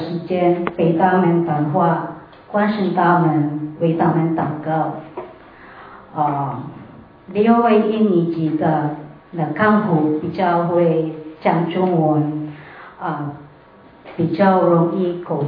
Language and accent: Chinese; Philippines; first language Tagalog; Chinese is a second language; 请我来用我的家乡话的加罗跟他们沟通